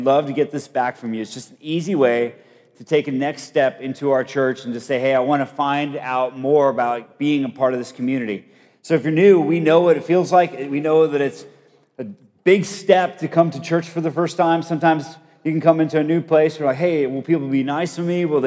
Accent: Colombia; when I grew up in Colombia, South America

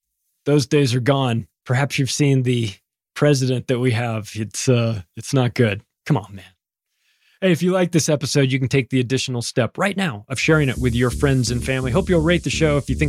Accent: United States; It's tough for me to listen to these plans because I am an American. I come from the West.

